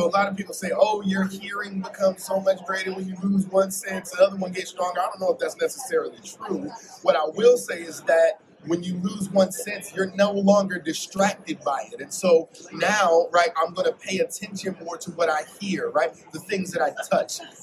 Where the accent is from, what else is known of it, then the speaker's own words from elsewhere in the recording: Philadelphia, Pennsylvania, United States; I come from North Philly, right? Not North Philly, North Philly, okay? It's not the prettiest section of town, right?